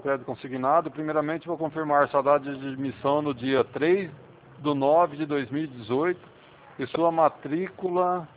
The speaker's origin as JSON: {"language": "Portuguese", "town": "Pirassununga", "region": "São Paulo", "country": "Brazil", "said": "Eu sou de Pirassununga mesmo"}